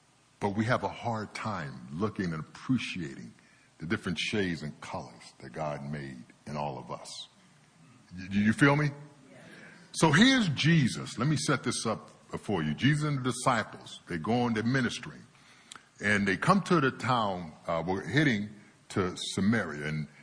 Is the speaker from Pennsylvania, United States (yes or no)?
no; Youngstown, Ohio, United States; I grew up in Youngstown, Ohio. I lived in a predominantly black environment.